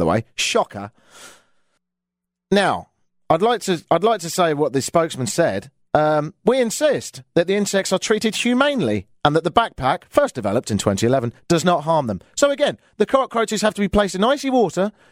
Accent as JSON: {"language": "English", "town": "Brighton", "region": "South East England", "country": "United Kingdom", "tie": "born or raised there", "moved": "yes", "said": "Every time I go back, I always go to my hometown, Brighton, and obviously fly into London. And I've got a lot of family in London."}